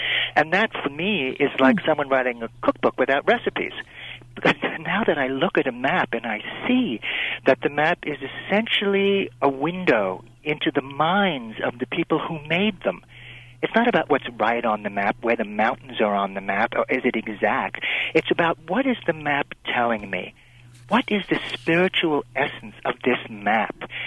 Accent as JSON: {"language": "English", "country": "India", "tie": "born or raised there", "said": "When I was growing up in India, that's where our apples came from."}